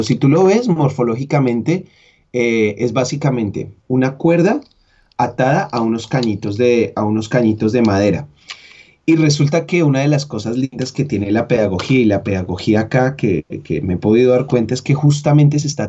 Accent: Bogotá, Colombia; por lo menos en Bogotá, que es de donde yo soy

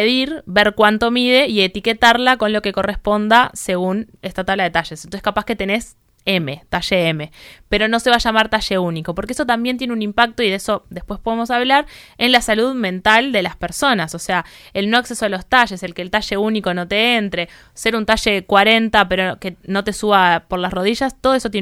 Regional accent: Uruguay; que haya una coherencia con nuestras corporalidades, como uruguayas y uruguayos

